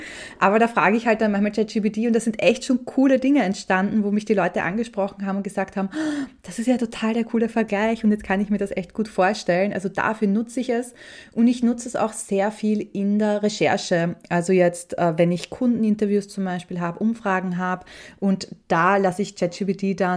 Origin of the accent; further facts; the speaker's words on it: Austria; bei mir hört man raus, ich bin Österreicherin. Ich nutze halt hier und da Wörter, die jetzt vielleicht Deutsche nicht so verwenden oder Schweizer.